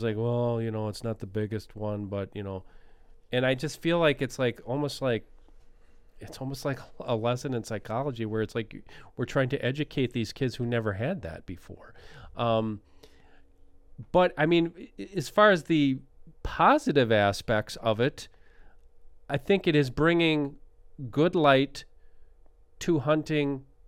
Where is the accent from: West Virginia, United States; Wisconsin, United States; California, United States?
Wisconsin, United States; accent: Wisconsin; there's my Wisconsin accent right there